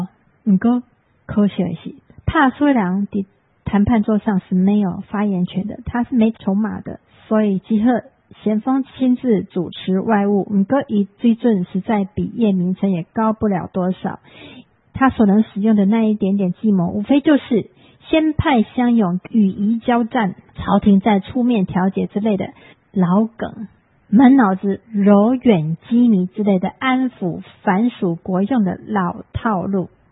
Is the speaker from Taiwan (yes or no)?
yes; Taiwan; 你看我们台湾人去中国做生意，